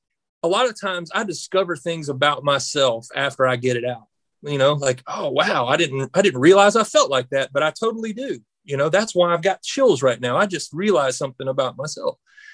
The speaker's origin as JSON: {"language": "English", "region": "Georgia", "country": "United States", "said": "They know I'm from Georgia, you know."}